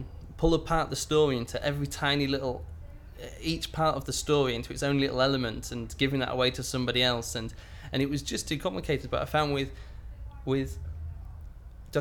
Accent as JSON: {"language": "English", "town": "Teesdale", "region": "North East England", "country": "United Kingdom", "tie": "born or raised there", "said": "Mainly in Teesdale, in County Durham, in the middle of nowhere, up near High Force."}